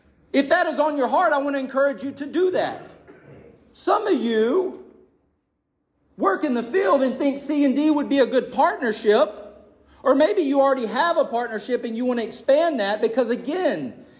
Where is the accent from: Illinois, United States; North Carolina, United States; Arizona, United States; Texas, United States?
Texas, United States; I didn't say, hey, nice to meet you. I'm from Texas.